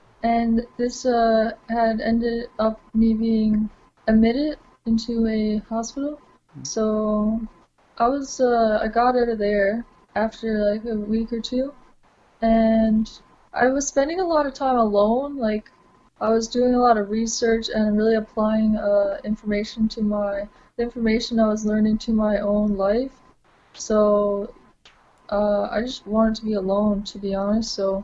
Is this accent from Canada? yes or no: yes; Brook, Newfoundland and Labrador, Canada; I grew up in Brook, Newfoundland